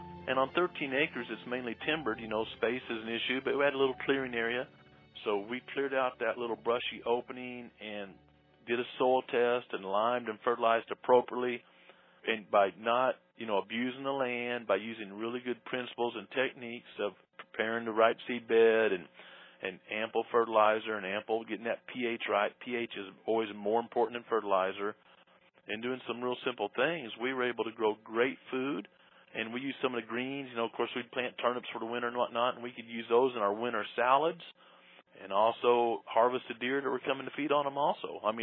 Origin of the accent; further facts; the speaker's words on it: Missouri, United States; Because, I mean, I'm from Missouri. I've never been in a hurr